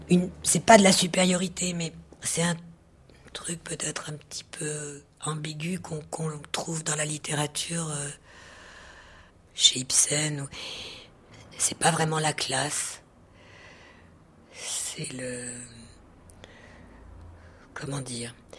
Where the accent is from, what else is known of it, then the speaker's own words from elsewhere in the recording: France; also born or lived in West Africa; vivre en tant que petite Française, avec ma famille, en allant dans des écoles françaises, parce que je vivais dans une Afrique francophone, c'est-à-dire grosso modo l'Afrique de l'Ouest et très peu l'Afrique de l'Est, mais l'Afrique francophone.